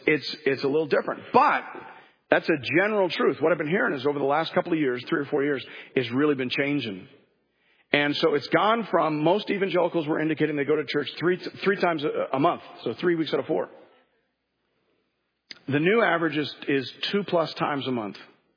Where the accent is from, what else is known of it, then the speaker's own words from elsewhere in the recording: Canada; I'm always curious as a Canadian how similar Canadian demographics and church demographics are to American